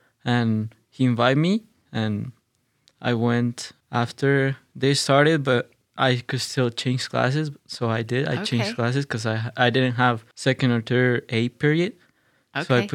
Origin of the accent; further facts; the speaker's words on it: Colombia; now in United States; Colombia.